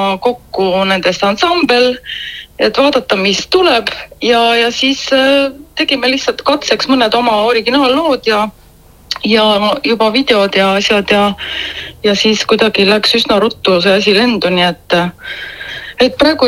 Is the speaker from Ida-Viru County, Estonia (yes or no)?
no; Kuusalu, Harju County, Estonia; me oleme siis pärit Harjumaalt Kuusalu vallast